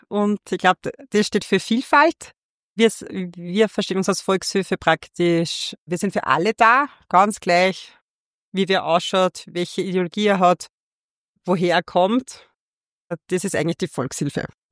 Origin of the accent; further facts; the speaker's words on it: Upper Austria, Austria; da bin ich wahrscheinlich befangen als Oberösterreicherin